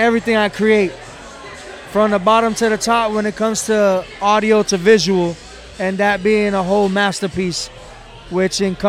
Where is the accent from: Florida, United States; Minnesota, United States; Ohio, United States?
Florida, United States; Hialeah; I grew up in Hialeah, so it's more Cuban. I'm Puerto Rican